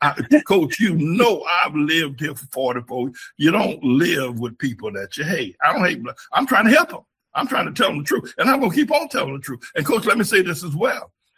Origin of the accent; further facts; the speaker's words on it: North Carolina, United States; now in New York City, United States; I grew up in North Carolina. I grew up Jim Crow.